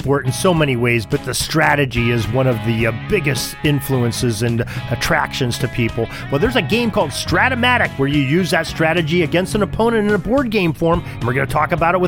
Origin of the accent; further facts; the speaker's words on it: Erie, Pennsylvania, United States; he is from my hometown of Erie, Pennsylvania, lives in the suburbs sort of like